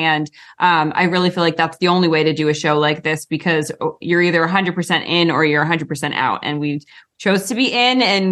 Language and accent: English; Rhode Island, United States; The fact that we grew up in Rhode Island and the juxtaposition of Rhode Island and LA life is just so different from that show.